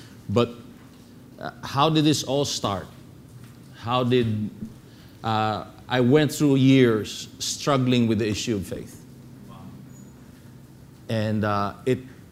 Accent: Bacolod, Western Visayas, Philippines; So growing up I come from Bacolod, growing up in the province, life was very simple.

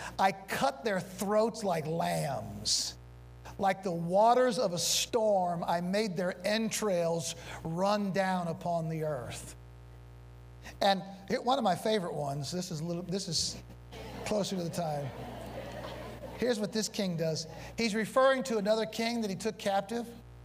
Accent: St. Louis, Missouri, United States; My hometown is St. Louis, Missouri, and in our art museum, we have what's called a stele

